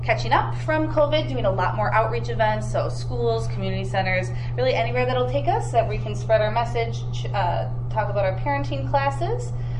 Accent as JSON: {"language": "English", "town": "Racine", "region": "Wisconsin", "country": "United States", "tie": "born or raised there", "said": "born and raised in Racine my whole life, but you know, I'm from the area."}